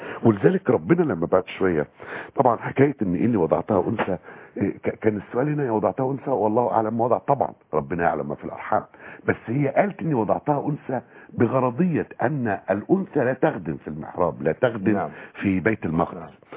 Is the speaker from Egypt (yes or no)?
yes; Upper Egypt, Egypt; المرأة عندنا في الصعيد